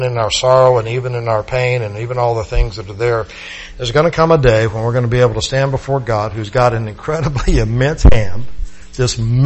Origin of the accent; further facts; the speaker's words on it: Plant City, Florida, United States; When I was growing up in Plant City, we lived in a little Jim Walter Crocker home